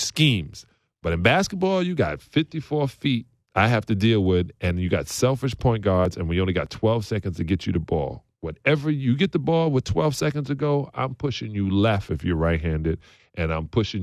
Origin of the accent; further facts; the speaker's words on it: Brooklyn, New York, United States; I didn't watch film growing up in Brooklyn.